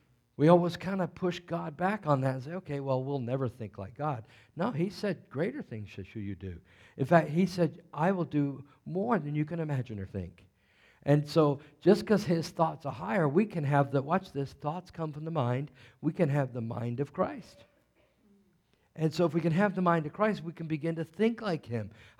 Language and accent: English; Hampton, Virginia, United States; I was brought up in Hampton, Virginia